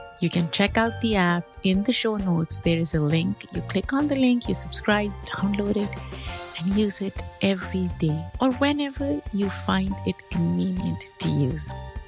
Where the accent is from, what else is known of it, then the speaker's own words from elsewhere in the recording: Pakistan; I come from a different rhythm of life. Growing up in Pakistan, December 25th wasn't Christmas for me.